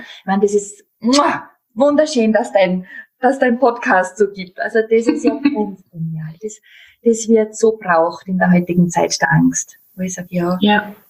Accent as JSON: {"language": "German", "region": "Upper Austria", "country": "Austria", "said": "ich komme ja aus dem Mühlviertel"}